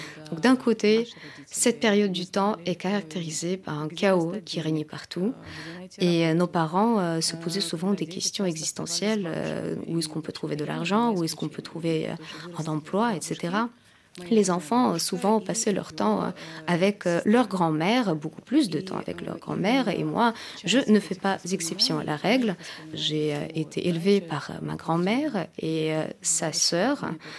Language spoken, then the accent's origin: French; Moscow, Russia; quand j'étais petite, j'ai grandi à Moscou. Mon enfance, je l'ai passée à Moscou.